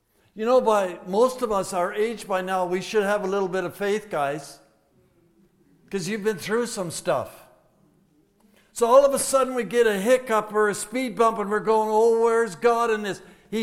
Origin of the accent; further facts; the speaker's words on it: Yorkton, Saskatchewan, Canada; That dear woman comes from my hometown, Yorkton, Saskatchewan.